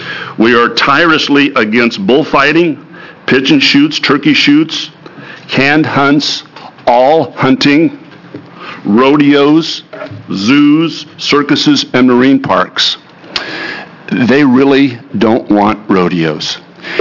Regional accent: Newberg, Oregon, United States; now in Eugene, United States; I was raised in the Willamette Valley up in Newburgh, went to the University of Oregon, graduated from the law school, and have practiced law in Eugene since 1973.

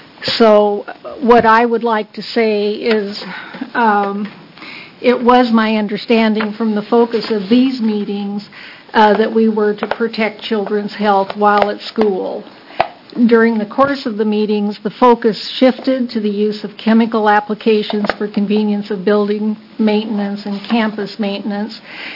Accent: Dallas, Texas, United States; I'm a citizen from Dallas.

